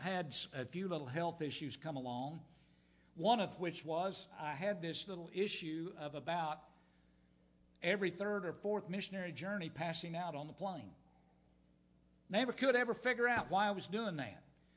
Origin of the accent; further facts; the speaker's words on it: Tulsa, Oklahoma, United States; When I was a little boy growing up in Tulsa